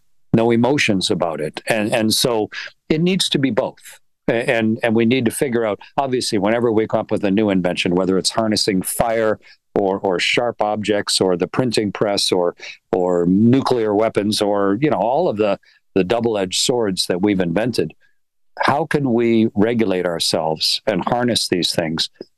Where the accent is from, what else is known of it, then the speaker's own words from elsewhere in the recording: Canada; as a Canadian